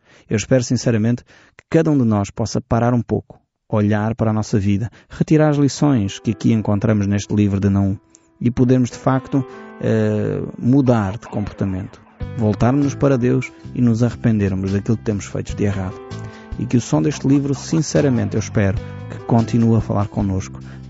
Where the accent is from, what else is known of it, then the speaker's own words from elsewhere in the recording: Portugal; E eu, enfim, todos nós como portugueses dizemos, não, sou nasci no mês tal, tenho o signo tal.